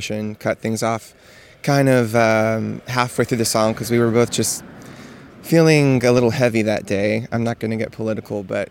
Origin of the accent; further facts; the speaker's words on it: the South, United States; I grew up in the South in the church as a gay person.